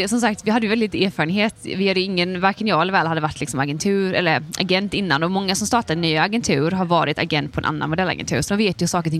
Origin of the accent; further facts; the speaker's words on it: Sweden; Jag är väldigt svensk.